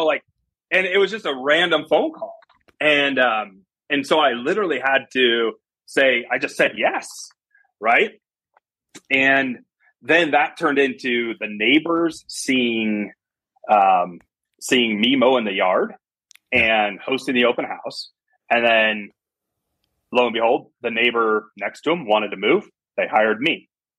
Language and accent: English; California, United States; I moved out from Northern California out here. You know, if somebody back in from my hometown said, you know … would be selling luxury real estate one day